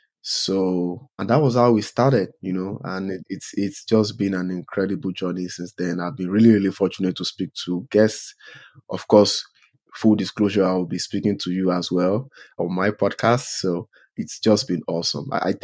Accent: Nigeria; moved away as an adult; now in Canada; back home in my home country, Nigeria, and then moved to Canada about 5 years ago

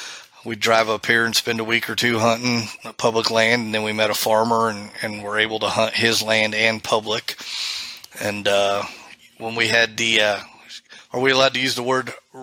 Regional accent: New Port Richey, Florida, United States; I was born and raised in Florida, about 35 miles north of Tampa and a little town called Newport Richey.

